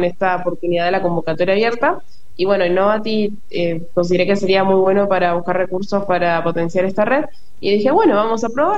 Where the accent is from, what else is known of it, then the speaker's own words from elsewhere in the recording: Argentina; muchos desafíos que estamos atravesando como sociedad argentina